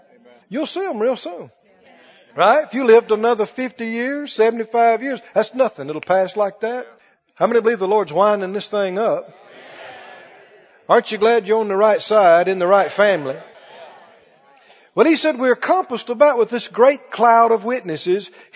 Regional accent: the South, United States; yeah, I'm from the South. And glad about it.

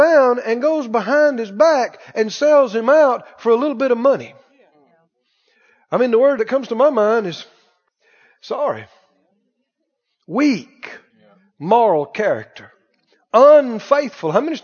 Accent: the South, United States; The word that comes to my, I'm from the South.

